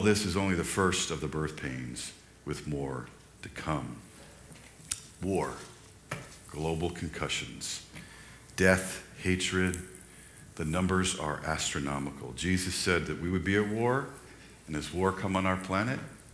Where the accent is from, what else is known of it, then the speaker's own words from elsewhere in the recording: New York, United States; my family, we grew up in New York, so we talk about this, that it affected New Yorkers differently